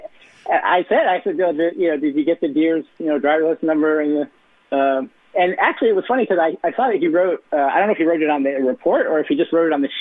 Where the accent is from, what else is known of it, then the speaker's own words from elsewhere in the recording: Midwest, United States; Well, you know, I'm from the Midwest and grew up on a farm, so I don't have necessarily the, you know, animals or you know, family members type thing.